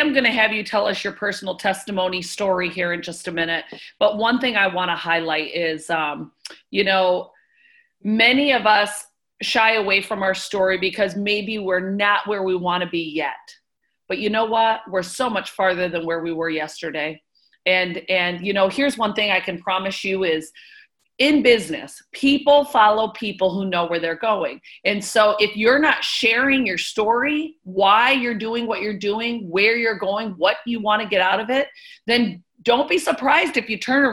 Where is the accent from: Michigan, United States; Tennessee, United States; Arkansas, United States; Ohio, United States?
Michigan, United States; now in Florida, United States; And, you know, I'm living in Florida now. I grew up in Michigan and I just moved to Florida